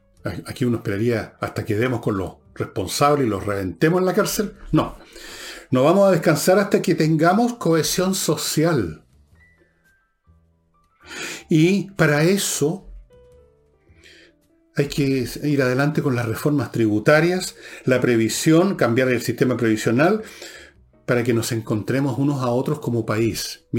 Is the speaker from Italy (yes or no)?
no; Chile; Aquí somos el pueblo chileno, con las más distintas etnias